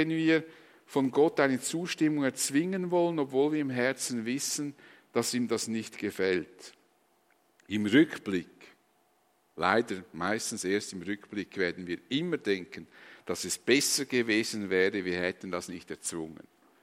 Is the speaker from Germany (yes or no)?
no; Switzerland; Vor allem als Schweizer, die wir so freiheitsliebend sind.